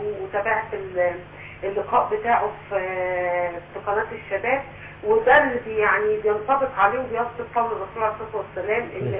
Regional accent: Alexandria, Alexandria Governorate, Egypt; من اسكندريه.

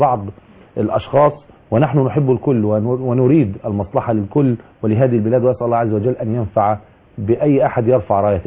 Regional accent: Egypt; أن يحفظ بلادنا مصر من كل سوء

